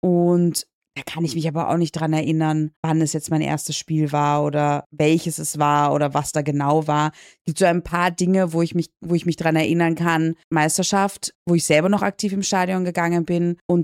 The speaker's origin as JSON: {"language": "German", "town": "Dortmund", "region": "North Rhine-Westphalia", "country": "Germany", "said": "ich komme aus Dortmund."}